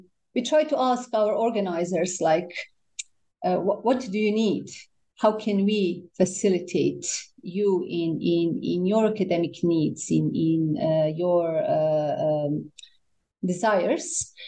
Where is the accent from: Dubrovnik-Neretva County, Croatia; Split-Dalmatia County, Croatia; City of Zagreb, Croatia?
Dubrovnik-Neretva County, Croatia; Dubrovnik; English is a second language; When I finished my studies, I came back to my hometown. Dubrovnik is my hometown